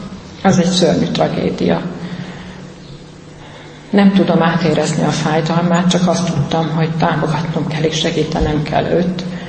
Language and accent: Hungarian; Tiborszállás, Szabolcs-Szatmár-Bereg, Hungary; 1971-ben születtem, Tiborszálláson nevelkedtem, református szülők gyermekeként.